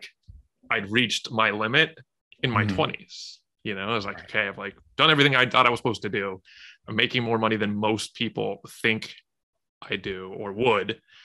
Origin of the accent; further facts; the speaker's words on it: California, United States; Yeah, so grew up in Southern California, hence the kind of the fun things you see on my social.